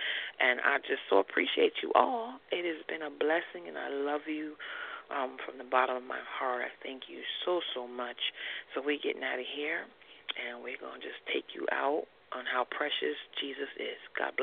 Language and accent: English; New York, United States; actually, I'm from New York, so I'm in New York streaming via World Wide Web